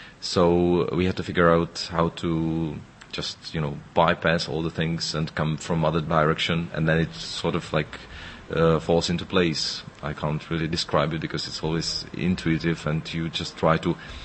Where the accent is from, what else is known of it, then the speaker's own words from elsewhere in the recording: Czechia; born there; English is a second language; I don't have roots, even though I was born in the Czech Republic. But when I look at my families, it's a sort of a mixture of different influences. My grandfather was German